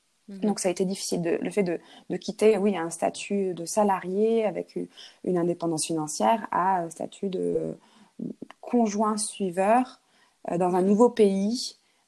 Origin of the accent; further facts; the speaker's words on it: Clermont-Ferrand, Auvergne-Rhône-Alpes, France; now in Monterey, United States; moi, je suis native d'Auvergne et Clermont-Ferrand, au milieu des volcans. J'ai pas du tout grandi autour de belles plages californiennes comme on a aujourd'hui ici, à Monterey.